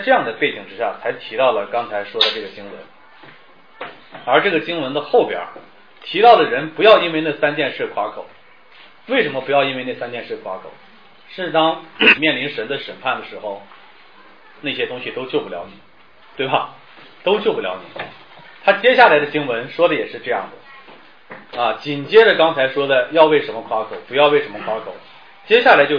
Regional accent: China; 这对于我们中国人来说成为一个特别的还需要澄清的问题

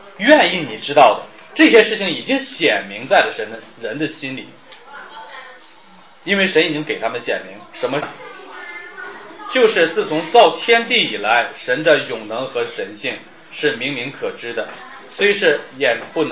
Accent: China; 这对于我们中国人来说成为一个特别的还需要澄清的问题

